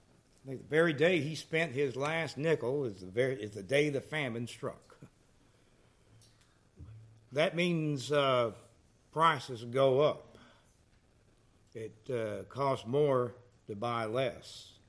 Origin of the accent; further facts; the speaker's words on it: Wichita Falls, Texas, United States; Oh, for some reason I think of back when I grew up in Wichita Falls.